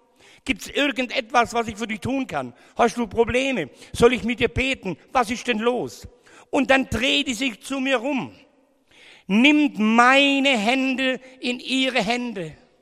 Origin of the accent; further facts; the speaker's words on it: Ulm, Baden-Württemberg, Germany; born there; Ihr Lieben, ich bin ganz in der Nähe von hier geboren. Kennt ihr Ulm-Wieblingen? Ich bin in Wieblingen geboren